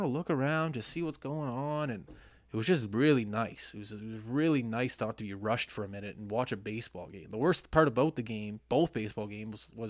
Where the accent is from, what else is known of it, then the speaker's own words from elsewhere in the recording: Canada; Like, we're from Canada too.